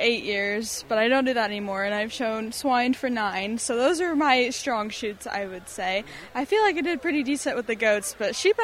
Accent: Veedersburg, Indiana, United States; I'm 17 years old. I'm from Vetersburg, Indiana, and I'll be a senior at Fountain Central High School.

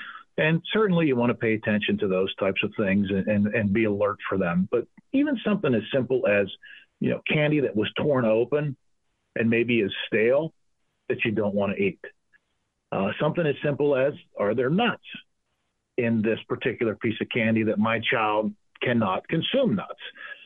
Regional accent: Harrison Park, Pennsylvania, United States; I grew up in Harrison Park, which was a great place to grow up, to be quite honest with you. Here within Penn Township, it's the Penn Trafford School District.

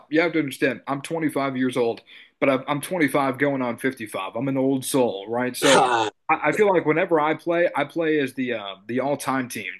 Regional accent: New Jersey, United States; I'll tell you this, originally I'm from New Jersey, and so I'm a big Nets fan.

